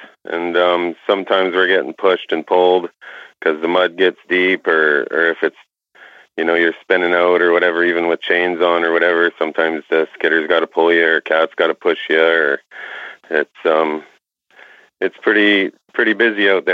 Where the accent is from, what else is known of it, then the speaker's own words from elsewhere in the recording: Valemount, British Columbia, Canada; I live in British Columbia, Canada, Valemont, BC.